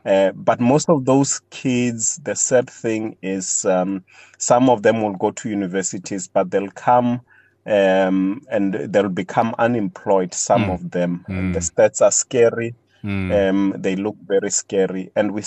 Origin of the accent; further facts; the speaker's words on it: Limpopo, South Africa; Yeah, so I am from Limpopo. I am an Adventist